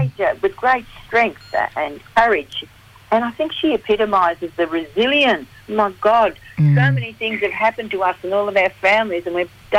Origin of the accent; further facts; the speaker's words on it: Northern Territory/Queensland border, Australia; I'm Aliara. Our country crosses sits astride the Northern Territory, Western Queensland border. So we've got mob on both sides of that border